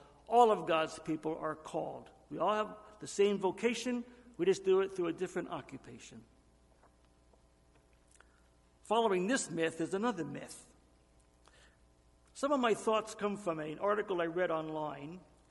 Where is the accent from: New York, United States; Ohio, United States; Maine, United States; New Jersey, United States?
New Jersey, United States; I had a phenomenally strong church where I grew up in New Jersey.